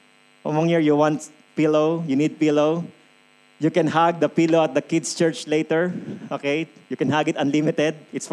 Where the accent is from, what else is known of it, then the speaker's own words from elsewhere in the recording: Philippines; I grew up in the Philippines.